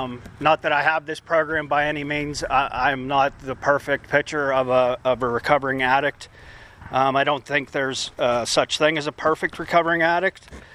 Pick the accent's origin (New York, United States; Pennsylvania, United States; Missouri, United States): Pennsylvania, United States; Irwin; from Penn Trafford, and I don't know if any of you know where that's at. It's in Irwin